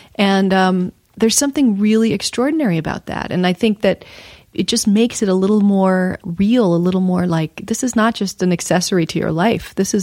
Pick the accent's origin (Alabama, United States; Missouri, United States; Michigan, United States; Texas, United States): Texas, United States; Houston; born there; I know I was born in Texas, Houston, Texas, and that my mom had to have me all by herself in the room